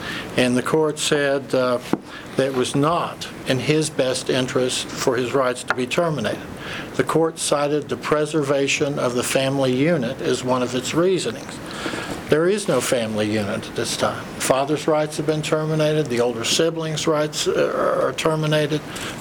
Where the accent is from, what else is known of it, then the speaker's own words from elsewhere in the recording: Bristol, Virginia, United States; I'm from Bristol, Virginia.